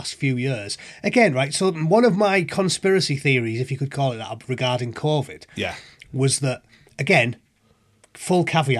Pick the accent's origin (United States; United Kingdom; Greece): United Kingdom; Middlesbrough, North East England; I'm from Middlesbrough.